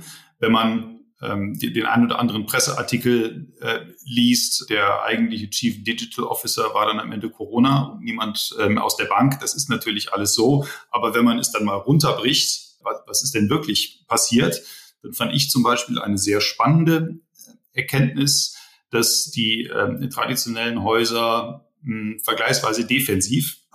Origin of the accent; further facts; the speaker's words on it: Rhineland, Germany; born there; Ich bin ja eigentlich Rheinländer gebürtig.